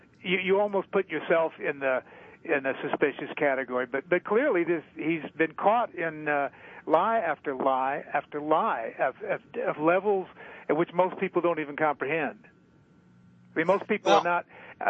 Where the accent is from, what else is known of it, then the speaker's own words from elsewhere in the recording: India; English is a second language; now in United States; And I say that as an Indian, this race, this white Anglo-Saxon race is a warrior race.